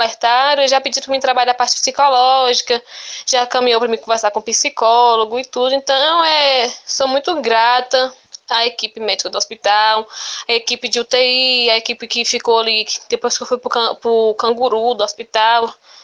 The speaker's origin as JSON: {"language": "Portuguese", "town": "Vitória da Conquista", "region": "Bahia", "country": "Brazil", "said": "sou mãe de Rafael Davi, sou aqui de Vitória da Conquista, moro aqui no bairro Panorama."}